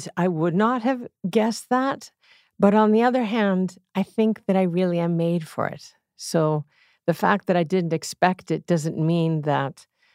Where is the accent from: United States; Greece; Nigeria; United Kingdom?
Greece; So I grew up in Greece